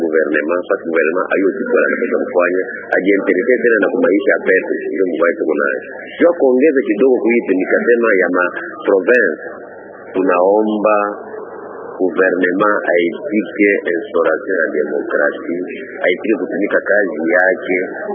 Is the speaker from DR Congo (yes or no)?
yes; Goma, North Kivu, DR Congo; mi natokea Goma.